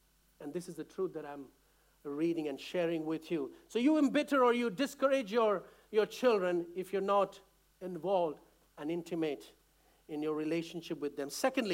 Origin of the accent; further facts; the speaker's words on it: India; I can talk about India, so I'm not going to upset anyone. I come from India.